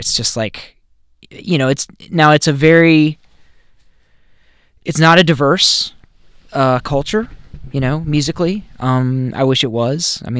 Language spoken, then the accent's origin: English; Nashville, Tennessee, United States; growing up in Nashville